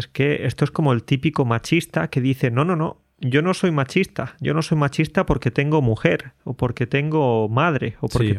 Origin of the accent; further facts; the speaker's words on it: Spain; podemos hacerlo porque somos españoles, ¿no?